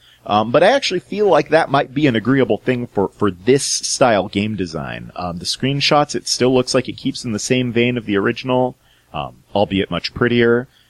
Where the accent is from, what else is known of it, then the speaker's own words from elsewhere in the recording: California, United States; I have to say, I'm from California.